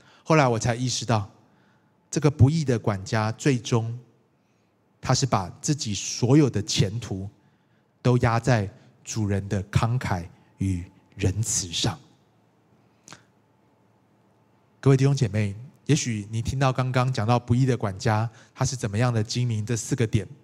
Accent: Taiwan; 我记得小时候这个在台湾长大的时候

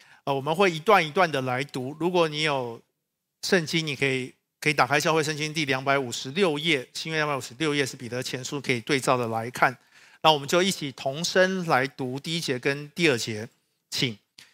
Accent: Hsinchu, Taiwan; 哈，我也是新竹人，哈，但是我不是竹北人。

